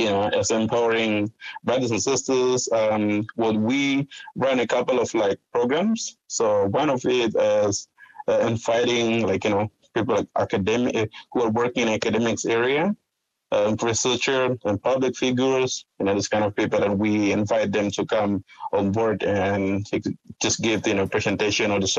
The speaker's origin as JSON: {"language": "English", "town": "Wamena", "region": "Highland Papua", "country": "Indonesia", "tie": "born or raised there", "second_language": "English", "moved": "yes", "lives_now": "New Zealand", "said": "the situation back home in Wamena or in the Balium Valley where I grew up and here in Aotearoa, New Zealand."}